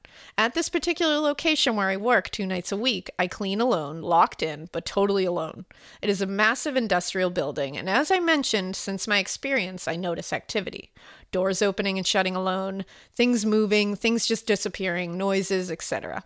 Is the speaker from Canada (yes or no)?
yes; Sherbrooke, Quebec, Canada; So my hometown of Sherbrooke, Quebec, first responders appear to be the Canadian version of the LAPD.